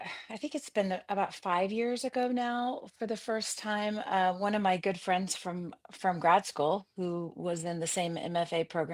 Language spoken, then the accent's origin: English; Indiana, United States; also born or lived in Chicago; now in New York, United States; I'm from the Midwest, grew up in Indiana, and I taught at DePaul University for a long time.